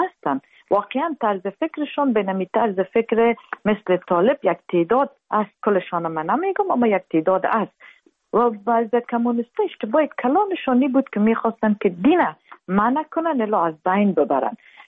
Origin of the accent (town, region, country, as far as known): Afghanistan